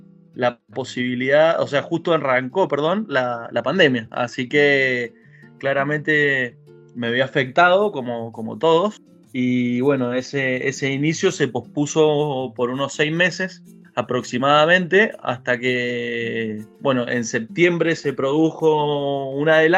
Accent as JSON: {"language": "Spanish", "region": "Mendoza", "country": "Argentina", "said": "yo dentro de Argentina soy de Mendoza. Mendoza está aproximadamente a unos 450 kilómetros de Santiago de Chile, o sea, un lugar súper cerca."}